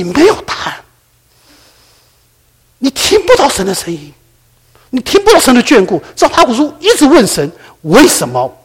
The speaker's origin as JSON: {"language": "Chinese", "country": "China", "lives_now": "United States", "said": "今天我们中国人来到美国，"}